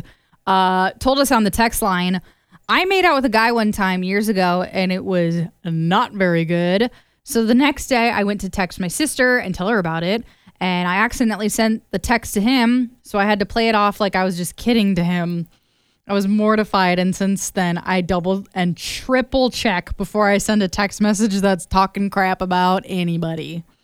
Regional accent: Anamosa, Iowa, United States; So it was just like me saying, oh, I'm from Anamosa or something.

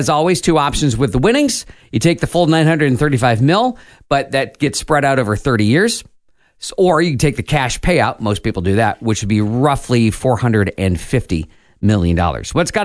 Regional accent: Washington, Iowa, United States; I grew up in Washington, Iowa. At one point, our newspaper published twice a day.

